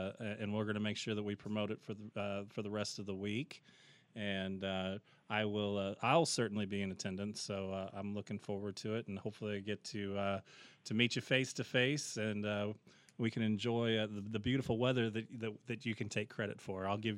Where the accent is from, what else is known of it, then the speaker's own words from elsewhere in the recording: St. Louis, Missouri, United States; I'll let you know I am originally from the St. Louis area